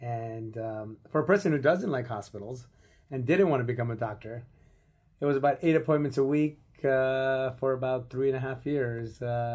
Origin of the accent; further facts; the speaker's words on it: Buffalo, New York, United States; Karman Road is the street we grew up on in Buffalo, New York.